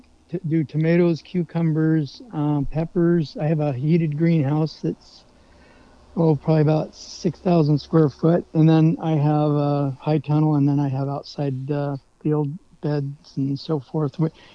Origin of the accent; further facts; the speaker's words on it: Tucson, Arizona, United States; now in Alaska, United States; A town in Arizona called Tucson. Some call it Tucson, but I call it Tucson.